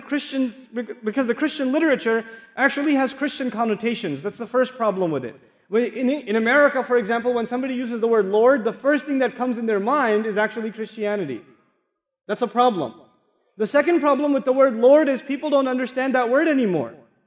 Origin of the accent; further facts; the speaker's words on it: Texas, United States; I come from Texas. We are in the southern part of the United States, there are a lot of churches. It's called the Bible Belt.